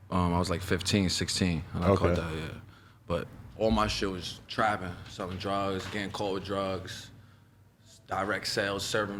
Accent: New York City, New York, United States; I'm from Spanish Harlem, East Side, El Barrio, Upper East Side, Stanley Isaac Projects. I've been there my whole life.

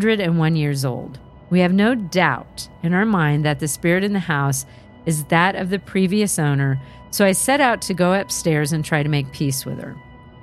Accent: Ohio, United States; born there; now in Massachusetts, United States; I moved from Ohio, where I was born, to Massachusetts to get a fresh start.

